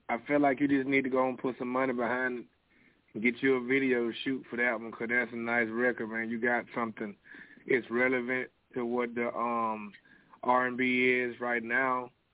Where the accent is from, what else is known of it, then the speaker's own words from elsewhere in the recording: Columbus, Georgia, United States; now in Raleigh, United States; North Carolina, but I'm from Columbus, Georgia.